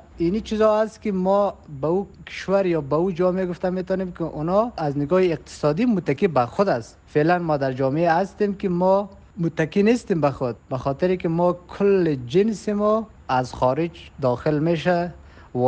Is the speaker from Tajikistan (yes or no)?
no; Afghanistan; born there; حق ما در افغانستان به دنیا آمدیم، زاده شدیم